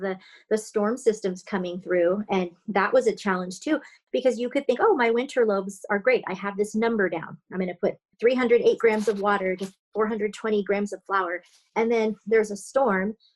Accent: San Francisco, California, United States; And that I grew up in San Francisco. That was the bakery we used to buy bread from.

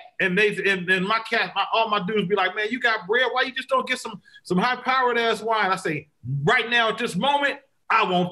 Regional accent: Vallejo, California, United States; I love to talk. You better know it. I'm from the Bay.

